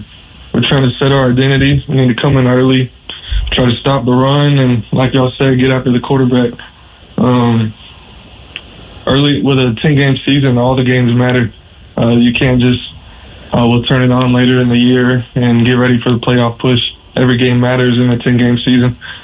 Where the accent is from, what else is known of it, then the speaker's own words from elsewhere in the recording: Florida, United States; So I grew up in Florida.